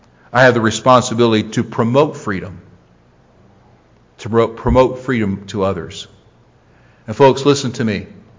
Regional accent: United States; So you know what? While I have influence as an American, I need to fulfill my responsibility.

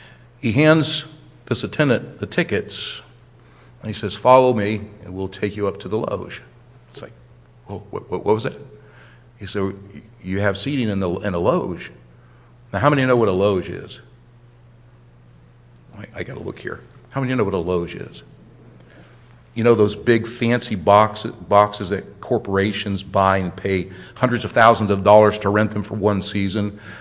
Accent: Ohio, United States; I'm from Ohio. You know, I root for Ohio State and all that.

